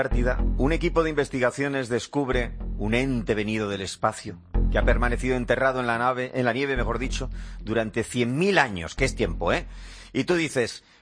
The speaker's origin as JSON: {"language": "Spanish", "town": "Bilbao", "region": "Basque Country", "country": "Spain", "said": "Pero que en Bilbao se llaman vainas, vainas."}